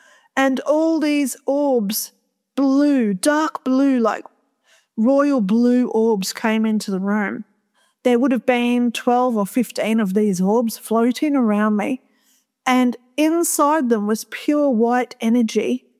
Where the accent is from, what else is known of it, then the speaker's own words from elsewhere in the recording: Australia; Some other people turned up with other uniforms on that I never knew because I'm from Australia and I don't know the uniforms.